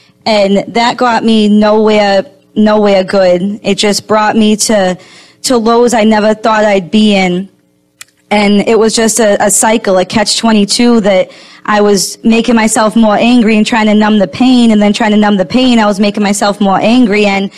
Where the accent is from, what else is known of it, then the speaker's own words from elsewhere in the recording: Massachusetts, United States; I came from Massachusetts, and I needed to get away from where I was, where I'd been living.